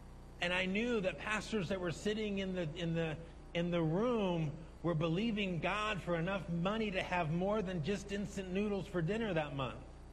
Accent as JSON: {"language": "English", "country": "United States", "said": "Hey, I'm from America. I've done lots of events that I didn't do a good job."}